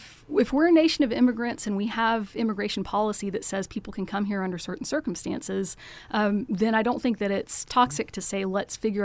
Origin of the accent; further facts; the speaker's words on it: Macon, Georgia, United States; So, you know, I grew up in Macon, and I was, you know, on the student council in my youth group